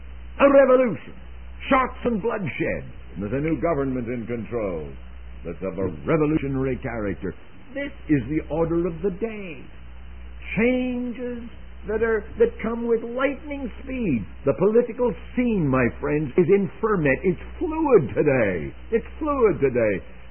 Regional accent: Canada; being reared a Canadian

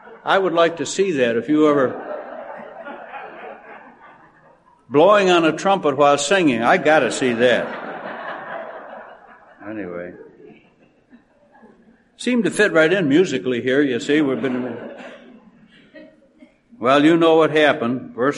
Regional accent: Scotland, United Kingdom; I'm a Scotsman

